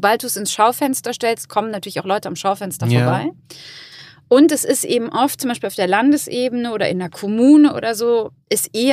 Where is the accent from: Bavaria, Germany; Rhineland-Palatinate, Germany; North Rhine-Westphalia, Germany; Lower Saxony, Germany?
Rhineland-Palatinate, Germany; So, ich komme aus Rheinland-Pfalz